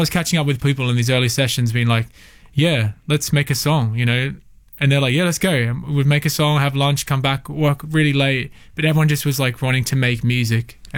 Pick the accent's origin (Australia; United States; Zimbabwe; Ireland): Australia; now in London, United Kingdom; Like, growing up in Australia at that time, it wasn't pre-internet, but it was, the internet didn't have as much influence on like the local scene.